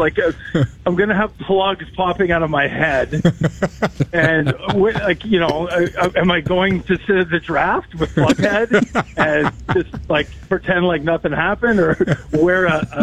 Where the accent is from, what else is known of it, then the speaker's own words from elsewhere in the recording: Calgary, Alberta, Canada; now in United States; Hey, come on, I'm from Calgary.